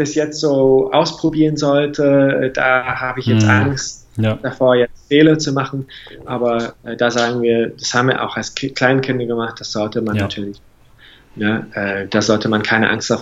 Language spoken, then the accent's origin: German; England, United Kingdom; German is a second language; wenn zwei Engländer, also klar, als Engländer auch, ne, aber wenn zwei Engländer überhaupt in der Lage sind, eine weitere Sprache zu lernen, dann kann es doch jeder.